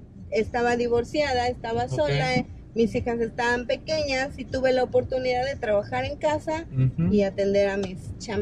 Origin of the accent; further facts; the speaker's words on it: Acayucan, Veracruz, Mexico; born there; Yo nací en Acayuca, en Veracruz.